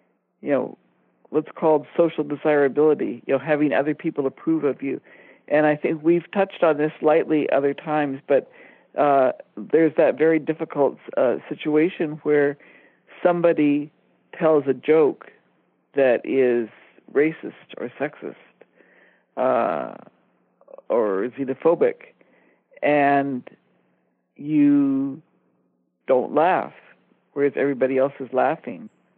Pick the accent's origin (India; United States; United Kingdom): India; a repeated situation that I was in as a young person growing up in India